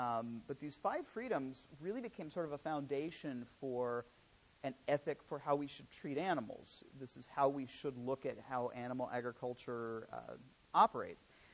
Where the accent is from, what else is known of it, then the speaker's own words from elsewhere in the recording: Indianapolis, Indiana, United States; I come from Indianapolis.